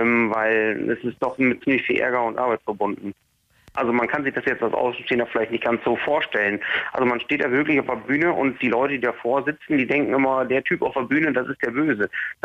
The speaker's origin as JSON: {"language": "German", "region": "Bremen", "country": "Germany", "said": "ich komme aus Bremen, habe aber trotzdem für eine Firma in Berlin gearbeitet"}